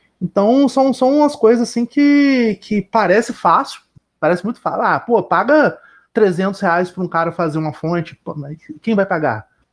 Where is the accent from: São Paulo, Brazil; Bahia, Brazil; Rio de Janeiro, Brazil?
Rio de Janeiro, Brazil; Campos dos Goytacazes; eu sou do interior do Rio, né? Bem pro alto, lá quase perto do Espírito Santo.